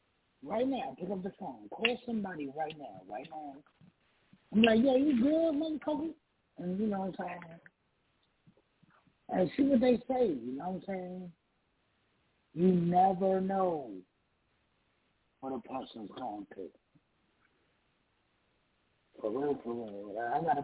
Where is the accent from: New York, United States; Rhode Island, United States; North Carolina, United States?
New York, United States; I'm from New York, man.